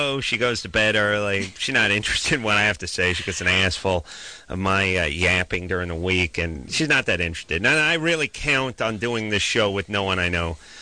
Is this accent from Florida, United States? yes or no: no; Los Angeles, California, United States; I grew up in the Los Angeles area and was a K-Rock fan